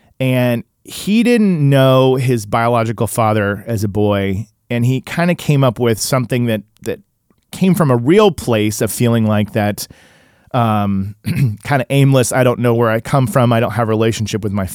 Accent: Tulsa, Oklahoma, United States; also born or lived in Illinois; I grew up in Tulsa, then lived in Illinois

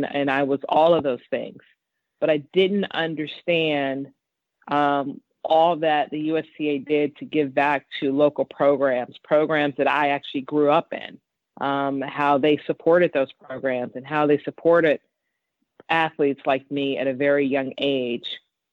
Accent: Chicago, Illinois, United States; I grew up in Chicago. I grew up in the inner city of Chicago

